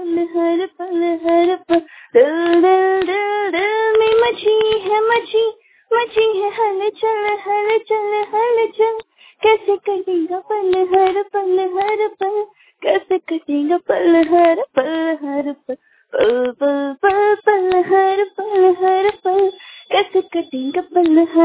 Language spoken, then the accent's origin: Hindi; Jamshedpur, Jharkhand, India; मैं झारखंड से आई हूँ जमशेदपुर।